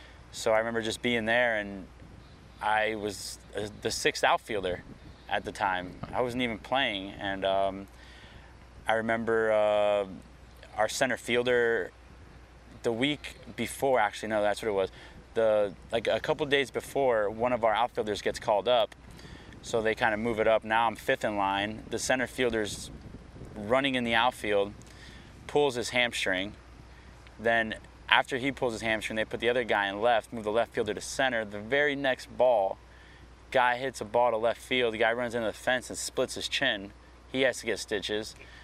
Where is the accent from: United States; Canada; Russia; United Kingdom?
United States; Miami, Florida; growing up in Miami, you've never experienced atmosphere like Boston Red Sox Yankee atmosphere.